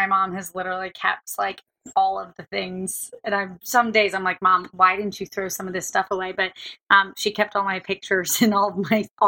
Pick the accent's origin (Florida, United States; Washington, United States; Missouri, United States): Florida, United States; I'll start from the beginning. I grew up in Florida.